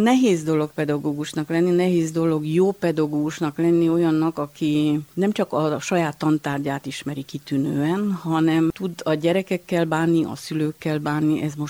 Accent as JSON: {"language": "Hungarian", "town": "Arad", "region": "Arad County", "country": "Romania", "said": "Szórványról származom, ugye, Aradról."}